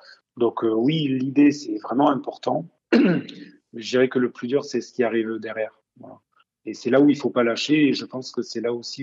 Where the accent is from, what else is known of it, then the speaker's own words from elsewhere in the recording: Toulouse, Occitanie, France; Et puis quand on est Toulousain